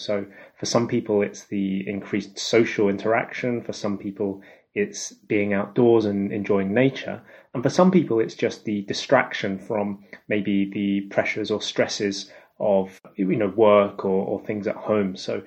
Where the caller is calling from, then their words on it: Edinburgh, Scotland, United Kingdom; I'm calling from Edinburgh in Scotland.